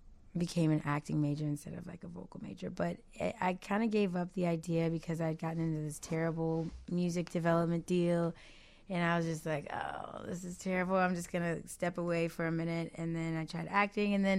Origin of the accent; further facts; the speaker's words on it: Detroit, Michigan, United States; No, I'm from Detroit.